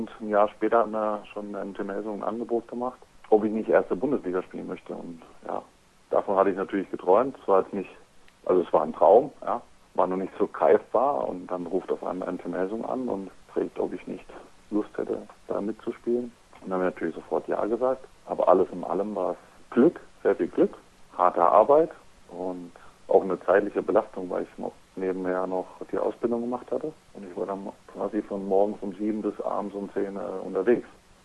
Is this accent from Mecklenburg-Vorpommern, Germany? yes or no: no; Freiburg, Baden-Württemberg, Germany; Ja, also ich und meine Frau, wir kommen ja beide aus Freiburg. Wir sind jetzt eben wegen dem Handball hierher gezogen.